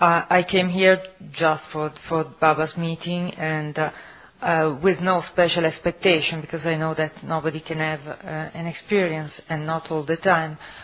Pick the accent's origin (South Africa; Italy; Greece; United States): Italy; English is a second language; Italy. But I work in a hospital, I'm a doctor